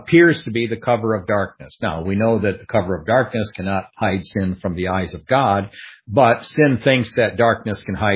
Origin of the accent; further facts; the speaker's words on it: Michigan, United States; now in San Antonio, United States; Naomi's coming from California. We came from Michigan.